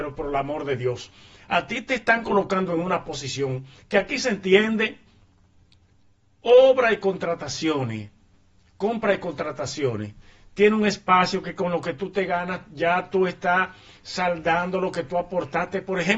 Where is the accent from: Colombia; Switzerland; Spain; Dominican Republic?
Dominican Republic; Yo lo digo como dominicano